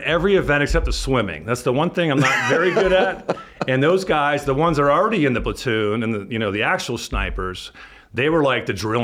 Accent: Gaithersburg, Maryland, United States; I grew up in Gaithersburg, Maryland. So, you know, if you're not familiar, it's about 20 miles north of D.C.

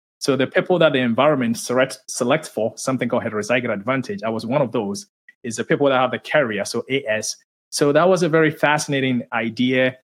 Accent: Ghana; So my background, I grew up in Ghana in West Africa.

